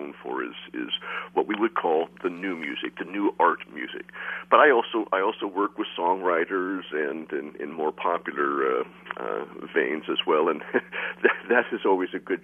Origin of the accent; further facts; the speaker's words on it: Iowa, United States; Well, I'm from Iowa originally.